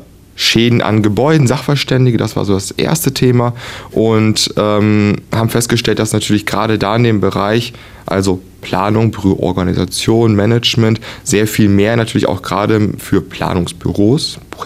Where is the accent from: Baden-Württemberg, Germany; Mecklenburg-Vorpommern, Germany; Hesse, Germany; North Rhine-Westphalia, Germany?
North Rhine-Westphalia, Germany; Ahaus; Ja, ich komme aus Ahaus, aus Wöhlen, um genau zu sein.